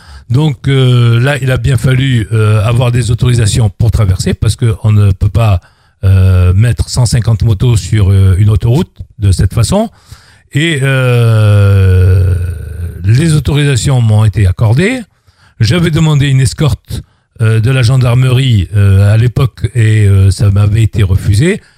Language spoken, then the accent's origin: French; Algeria; also born or lived in Marseille; now in France; je suis originaire d'Afrique du Nord. Je suis arrivé en 1962 avec mes parents au retour donc d'Algérie, rapatrié. Nous avons habité Marseille